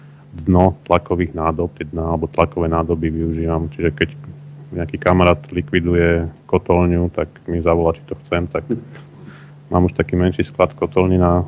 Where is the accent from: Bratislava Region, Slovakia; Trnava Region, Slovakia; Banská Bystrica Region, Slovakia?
Bratislava Region, Slovakia; Bratislava; born there; aj keď som sa narodil v Bratislave, môj otec pochádza z Kysus, tak v podstate ja som sa vrátil na svoju dedovizeň, lebo od malého chlapca som tam často chodieval